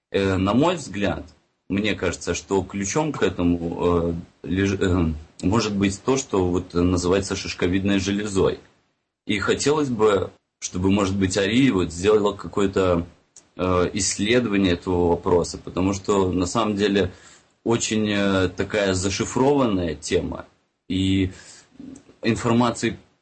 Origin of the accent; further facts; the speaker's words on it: Minsk, Belarus; так как я сам из Минска.